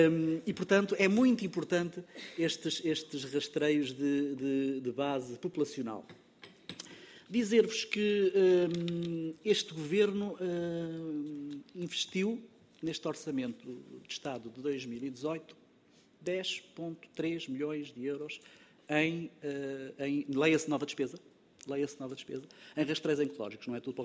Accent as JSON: {"language": "Portuguese", "region": "Centro", "country": "Portugal", "said": "A região centro do país, de onde sou originário, é uma boa região"}